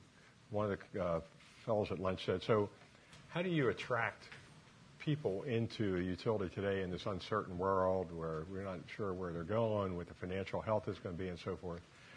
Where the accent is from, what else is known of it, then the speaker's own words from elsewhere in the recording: Baltimore, Maryland, United States; I'm from Baltimore.